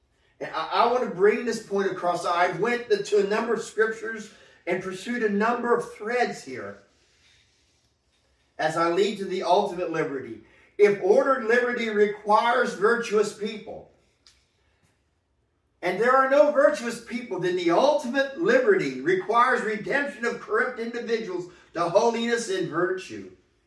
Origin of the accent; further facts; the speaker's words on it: United States; I'm not just being an American here. I'm proud to be an American. I'm proud of the heritage I have.